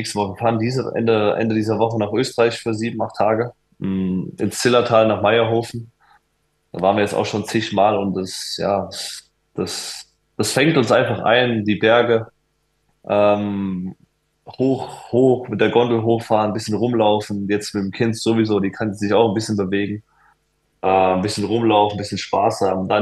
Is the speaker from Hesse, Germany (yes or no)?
yes; Frankfurt, Hesse, Germany; das ist meine Heimat. Das wird's auch immer sein hier in Frankfurt.